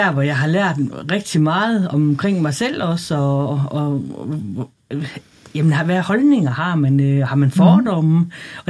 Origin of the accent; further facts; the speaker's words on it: Hvidebæk, Zealand, Denmark; og jeg kommer fra Hvidebæk. Gift og har tre børn, som er store.